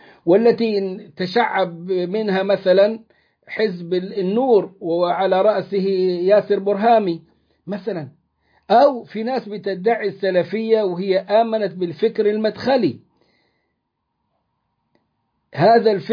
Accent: Egypt; فممكن يقع خلاف مثلا ما بين بعض الطوائف كالتي كانت عندنا في مصر

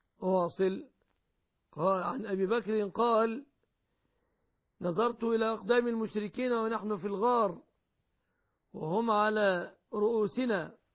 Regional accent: Egypt

